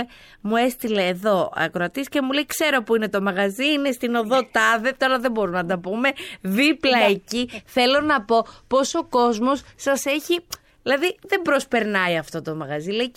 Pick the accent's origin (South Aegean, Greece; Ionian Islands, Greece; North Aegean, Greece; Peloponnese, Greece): Peloponnese, Greece; Kalamata; Και είμαστε από την Καλαμάτα, οπότε μπορεί και να έχουμε καμιά.